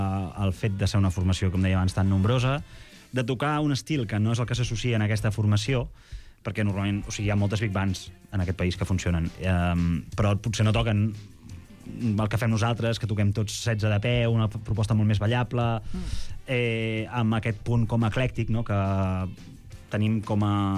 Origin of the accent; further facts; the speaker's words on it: La Bisbal, Catalonia, Spain; Dos som de la Bisbal, perquè el meu germà és el bateria